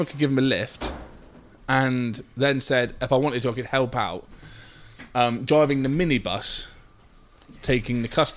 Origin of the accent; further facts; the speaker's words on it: Tiverton, South West England, United Kingdom; born there; No, I was born in Tiverton. He lived there.